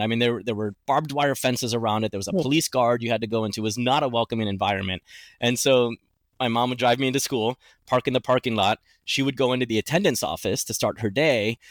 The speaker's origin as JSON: {"language": "English", "town": "Miami", "region": "Florida", "country": "United States", "tie": "born or raised there", "said": "Not only was I growing up in Miami, Florida, which is a highly, highly diverse city, a city that grew in diversity before it was able to grow in the infrastructure to support diversity, right?"}